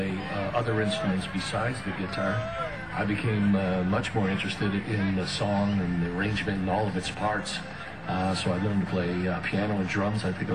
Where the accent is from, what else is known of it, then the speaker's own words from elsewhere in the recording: Cleveland, Ohio, United States; I was on my way back to my hometown, Cleveland, Ohio.